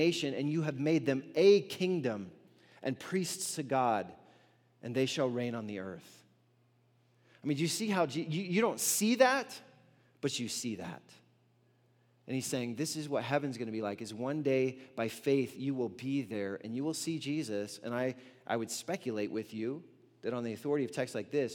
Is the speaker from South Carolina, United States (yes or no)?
yes; South Carolina, United States; I grew up in South Carolina